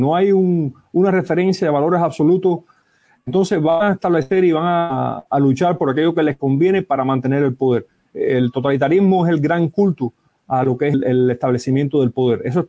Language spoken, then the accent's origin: Spanish; Cuba; Los intereses nacionales de nosotros como cubanos, lo que era nuestro país